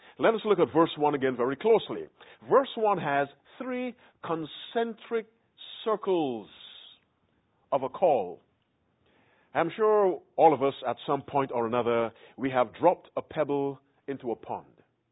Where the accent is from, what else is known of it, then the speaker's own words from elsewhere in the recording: Barbados; moved away; where are you from originally? And I said, the West Indies, Barbados. And I haven't been there many years. The last time I was in Barbados was 1986.